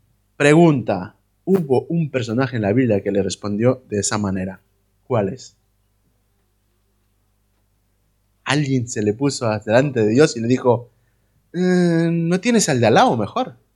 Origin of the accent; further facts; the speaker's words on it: Madrid, Community of Madrid, Spain; Lo digo porque soy de Madrid.